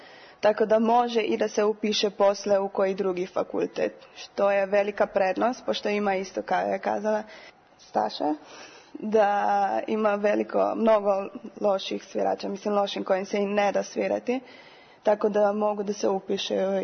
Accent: Slovenia; kod nas u Sloveniji to jeste malo drugačije

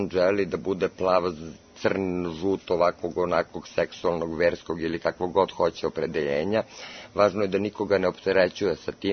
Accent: Belgrade, Serbia; moved away; ja sam se doselila iz Beograda

